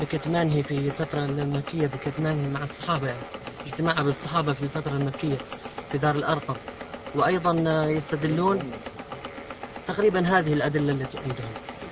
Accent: Yemen; يوجد عندنا في اليمن

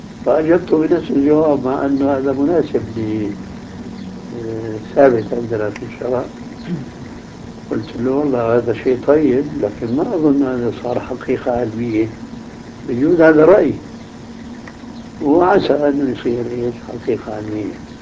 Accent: Damascus, Damascus Governorate, Syria; عندنا في دمشق ماء يسمى بماء الفيجي

